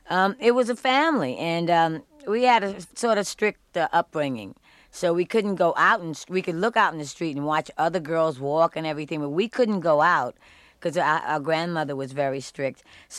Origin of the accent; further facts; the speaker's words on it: New York, United States; That's why I love growing up in Spanish Harlem